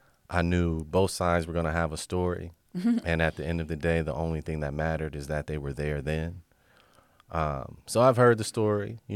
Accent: Toledo, Ohio, United States; born and raised here in Toledo, Ohio. So I've lived on like every single side of Toledo. I grew up on Waite initially, down the street from Robinson High School

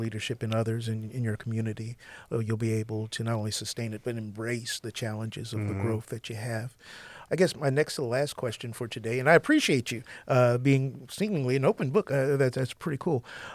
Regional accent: Toledo, Ohio, United States; I mean, I was born and raised in Toledo, and my dad had rent-owned stores all over the place.

